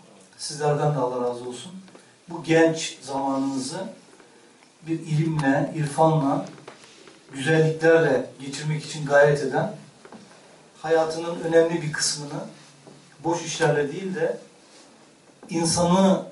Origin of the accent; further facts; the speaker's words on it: Istanbul, Turkey; Ben 1969 İstanbul doğumluyum. Ailemiz aslen Bayburtluyuz biz. Kardeşimin söylediği gibi ilkokulu Levent'te, liseyi Sarıyer İmam Hatip Lisesi'nde, üniversiteyi de Marmara İlahiyat'ta tamamladım.